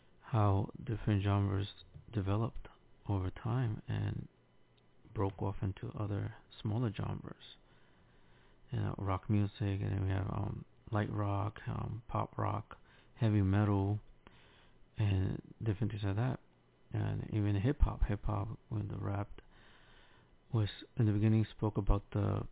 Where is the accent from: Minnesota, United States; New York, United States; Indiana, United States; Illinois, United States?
New York, United States; Bronx; I could say firsthand in the Bronx, growing up there, and seeing how music, hip-hop, salsa, and things like that gather the community.